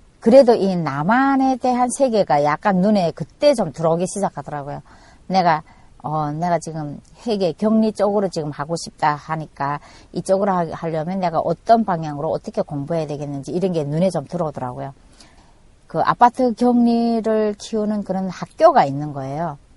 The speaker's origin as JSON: {"language": "Korean", "country": "North Korea", "lives_now": "South Korea", "said": "제가 또 탈북자다 보니까 이 남한 사람들하고 따라 못 가는 거예요."}